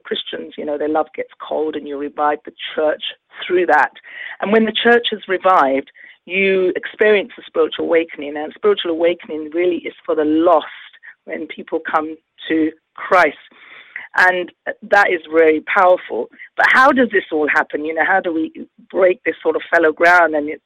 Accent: London, United Kingdom; I was born and raised in London, and so I'm a Londoner. I lived in London most of all my life, really, of Indian origin. So my parents are from the northwest of India. They're Punjabis.

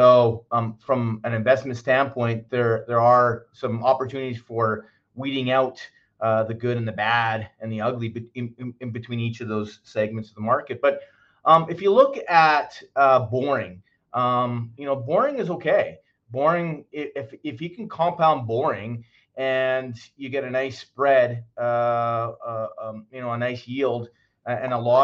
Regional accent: Canada; Well, I'm a Canadian and we got plenty of moats up here.

